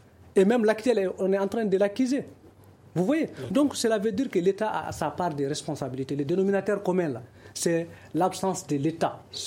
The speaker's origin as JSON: {"language": "French", "town": "Douentza", "region": "Mopti", "country": "Mali", "said": "au centre du Mali, moi je suis du Douanza"}